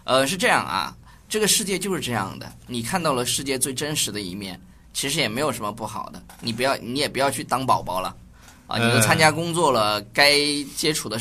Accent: China; 反正我们中国人有钱呗。

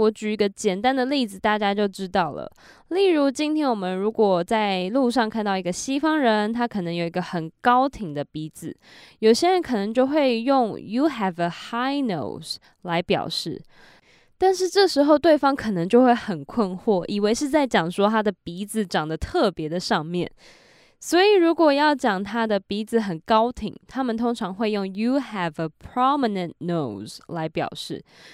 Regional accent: Taiwan; 当我去欧洲当交换学生的时候，因为大家的口音都不一样，所以又有点变回来原本的那个口音。那回到台湾后，当然也变动的更大

